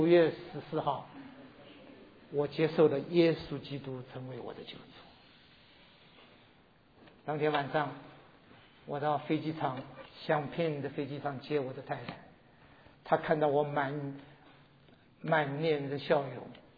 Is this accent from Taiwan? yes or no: no; China; 全场200多个人，只有我一个中国人。